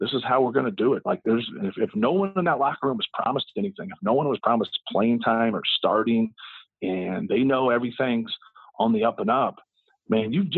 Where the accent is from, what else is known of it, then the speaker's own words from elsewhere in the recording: Indiana, United States; I grew up on a college campus. I grew up on Ball State's campus. I used to go watch Ball State's games when I was a little kid.